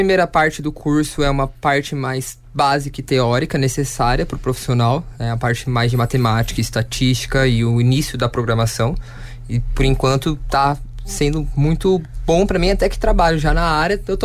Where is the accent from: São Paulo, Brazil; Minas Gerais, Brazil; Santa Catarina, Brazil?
São Paulo, Brazil; born there; moved away as an adult; now in Londrina, Brazil; Não, eu sou nascido em São Paulo, capital, e moro em Londrina desde junho de 2018.